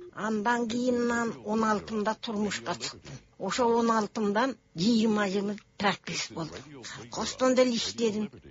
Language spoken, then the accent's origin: Kyrgyz; Saek, Naryn Region, Kyrgyzstan; born there; Мен туулган жерим Нарын облусу Чумгал району Саек.